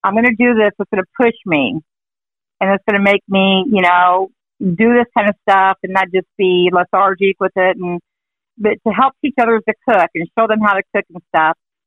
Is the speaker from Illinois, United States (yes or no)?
yes; Illinois, United States; And we'd go visit her in Arkansas, and we're from Illinois